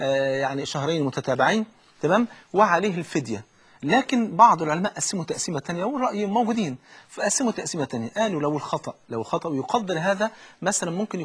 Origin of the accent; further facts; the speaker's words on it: Egypt; يعني المثل عندنا في مصر يقول لك اللي بلا أم حاله يغم